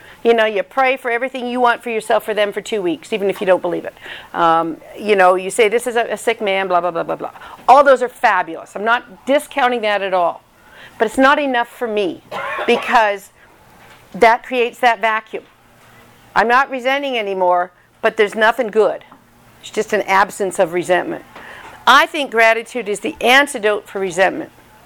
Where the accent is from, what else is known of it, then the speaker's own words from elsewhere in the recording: Canada; I come from Canada, and oui means yes in French.